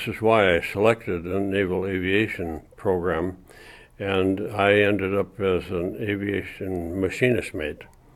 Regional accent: Minnesota, United States; Well, I was born in Minnesota in June 1923. And my grandparents all came from Sweden, so my parents both spoke Swedish as a first language, and I was raised in a pretty much Swedish community.

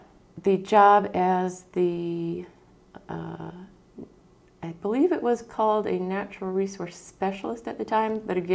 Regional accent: the South, United States; now in Skagway, United States; I'm originally from the South. You might hear a little y'all slip out every now and then. But I've been in Skagway since

